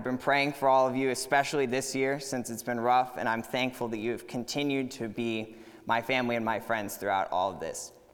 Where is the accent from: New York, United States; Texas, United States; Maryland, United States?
Texas, United States; Katy; I grew up here in Katy